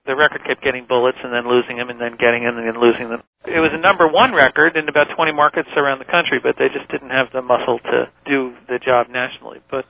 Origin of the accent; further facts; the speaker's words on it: New Jersey, United States; all these girlfriends I had as a teenager growing up in Jersey